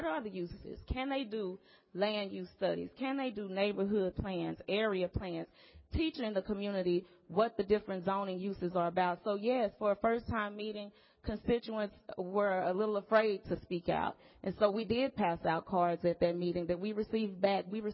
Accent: Pleasant Grove, Texas, United States; I grew up in the neighborhood. I grew up in Pleasant Grove. As a matter of fact, I grew up in District 5

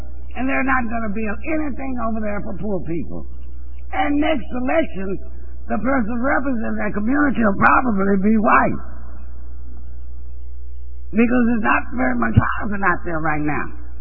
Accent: Dallas, Texas, United States; I grew up on University Boulevard, so I didn't know about this side.

